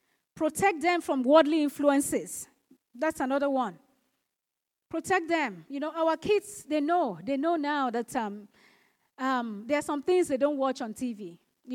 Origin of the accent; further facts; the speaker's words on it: Nigeria; My husband went back home in December. We are originally from Nigeria. And he went to visit my parents.